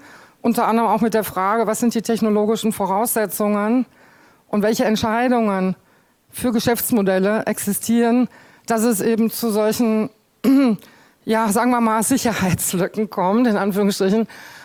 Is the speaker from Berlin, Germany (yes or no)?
yes; Berlin, Germany; now in Hamburg, Germany; Moin, moin, sagt man so schön hier in Hamburg, ne? Ich komme aus Berlin